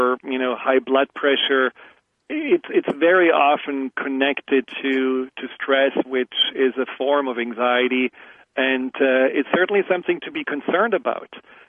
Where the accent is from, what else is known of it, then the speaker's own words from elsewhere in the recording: Germany; accent: German; English is a second language; what about my English and my German accent and will people make fun of me?